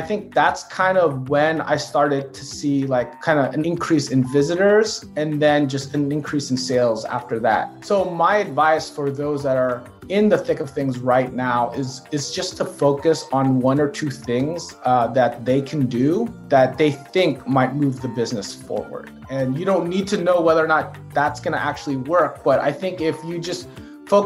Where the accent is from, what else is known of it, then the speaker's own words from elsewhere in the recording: California, United States; I am from the San Francisco Bay Area.